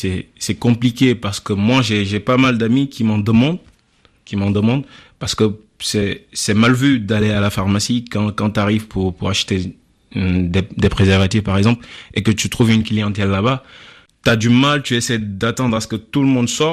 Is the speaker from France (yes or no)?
no; Senegal; also born or lived in Abidjan, Côte d'Ivoire; je suis né à Abidjan. Après, je suis au Sénégal, j'ai grandi là-bas. Durant les vacances, je suis un peu à Bamako, parfois à Conakry.